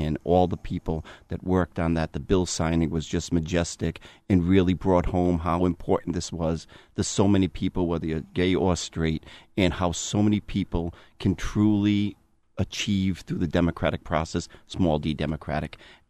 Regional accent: Providence, Rhode Island, United States; I'm a child of Providence, born and raised in Providence, lived in Providence all my life.

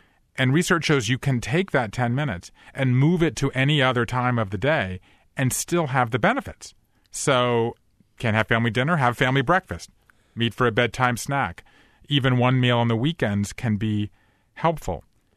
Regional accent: Savannah, Georgia, United States; I grew up in Savannah, Georgia, as you know.

